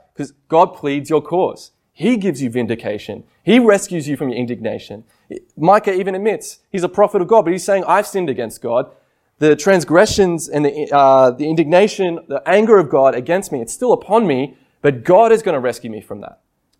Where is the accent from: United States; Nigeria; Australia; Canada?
Australia; Sydney, New South Wales; I'm from Sydney and you see it all the time.